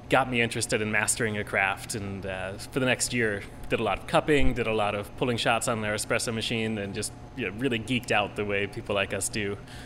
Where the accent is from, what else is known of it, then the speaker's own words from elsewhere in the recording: Spring, Texas, United States; I grew up in Spring, Texas, which is straight up I-45 north of Houston. So it used to be a pretty small suburb.